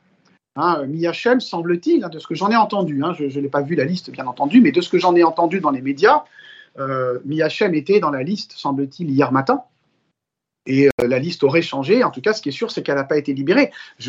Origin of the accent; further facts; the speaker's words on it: France; Je parle en tant que Français